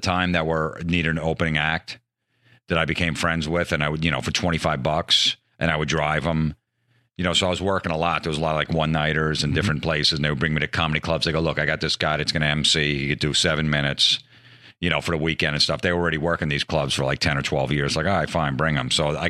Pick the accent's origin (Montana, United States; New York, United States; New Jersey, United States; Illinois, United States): New Jersey, United States; He knew we're from New Jersey.